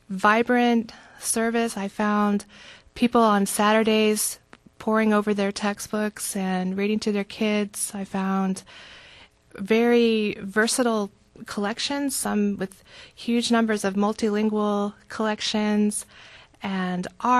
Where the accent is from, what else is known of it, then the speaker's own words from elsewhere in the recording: Midwest, United States; I'm from the Midwest in the States.